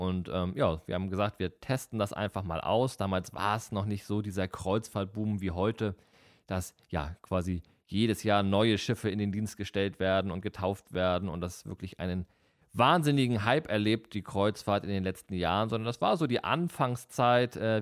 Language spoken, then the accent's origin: German; Kiel, Schleswig-Holstein, Germany; Ich bin halt hier in Kiel geboren, ich lebe hier, ich bin hier wohntechnisch tatsächlich noch nicht rausgekommen aus der Stadt.